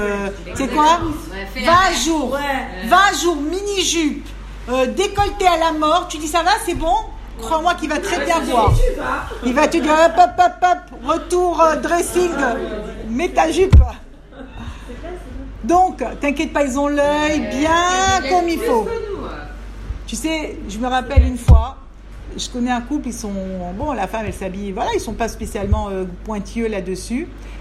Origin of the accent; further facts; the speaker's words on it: Paris, Île-de-France, France; Maintenant moi je venais de Paris, je comprenais pas.